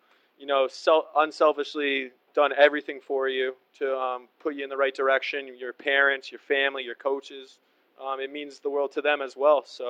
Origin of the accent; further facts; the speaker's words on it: Massachusetts, United States; I'm definitely a huge New England Patriots fan growing up in the Boston area, Cape Cod